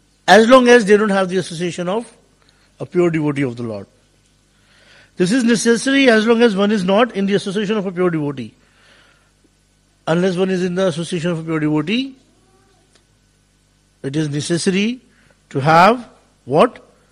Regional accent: India; But still, because I grew up in India, and in our families and all, we default respect everybody.

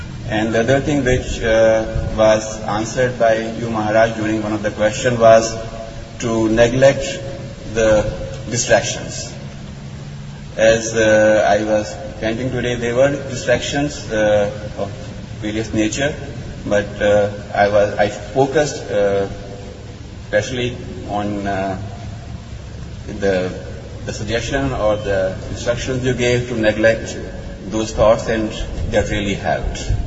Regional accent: Chicago, Illinois, United States; I am from Chicago.

